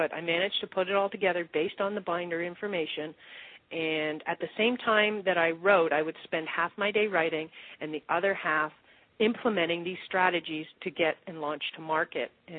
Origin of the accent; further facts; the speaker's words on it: Canada; moved away as an adult; also born or lived in Toronto; now in United States; because I was moving from Toronto down to the U.S. Once I said I was going to be an internet marketer, I flew back home to Canada. We sold our house. We moved down to the U.S.